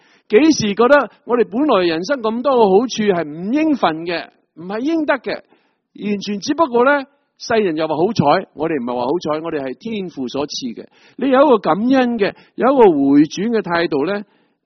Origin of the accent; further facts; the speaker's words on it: China; 我们中国人古时都是祭天的，我们不是多神主义的